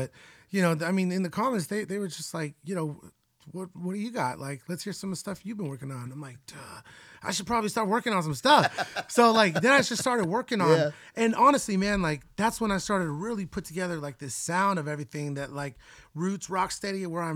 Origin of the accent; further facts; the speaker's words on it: Hollywood, California, United States; But in comparison to like, you know, growing up in Hollywood specifically, like, man, it's so wild out there.